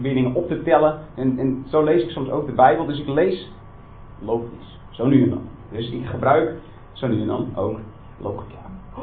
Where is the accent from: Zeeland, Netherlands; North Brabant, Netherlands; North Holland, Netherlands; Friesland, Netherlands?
Friesland, Netherlands; Dokkum; ik kom uit Dokkum, Friesland.